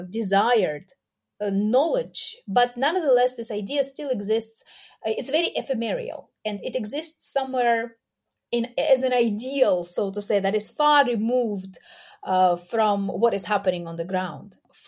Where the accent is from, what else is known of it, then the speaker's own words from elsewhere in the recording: Kazakhstan; English is a second language; But when I say that I'm from Kazakhstan, then the situation immediately changes.